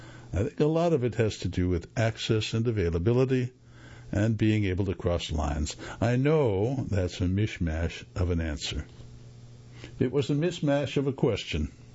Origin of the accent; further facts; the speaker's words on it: Tennessee, United States; I had never heard of those when I grew up in Tennessee.